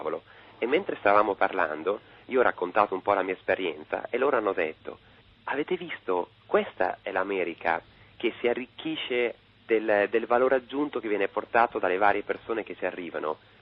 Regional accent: Emilia-Romagna, Italy; ho pensato al cielo di quando ero bambino in Romagna, in provincia di Ravenna

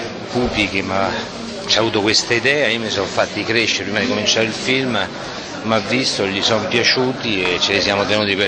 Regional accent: Lazio, Italy; accent: Roman; con la voce mia e con la mia cadenza che è ahimè romana.

